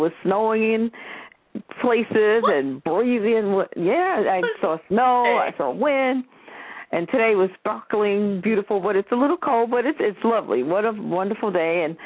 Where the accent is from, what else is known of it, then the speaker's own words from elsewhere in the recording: New York, United States; accent: New York; I have my New York accent.